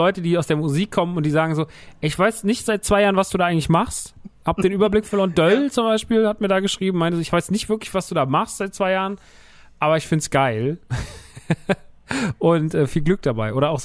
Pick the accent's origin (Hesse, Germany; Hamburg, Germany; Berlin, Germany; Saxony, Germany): Hesse, Germany; Rodgau; Ich komme so aus dem Rottgau.